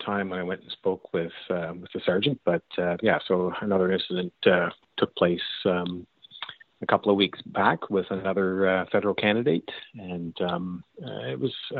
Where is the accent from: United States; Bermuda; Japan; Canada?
Canada; Sackville; I was born and raised in Sackville. I mean, I did live away for several years and moved back, but, I've always found Sackville to be kind of a quiet little community